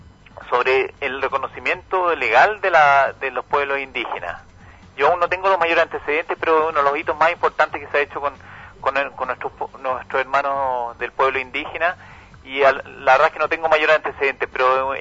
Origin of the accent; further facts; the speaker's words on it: Chile; Tenemos que nosotros como ciudadanos, como chilenos, tenemos que tener en foco en la primera prioridad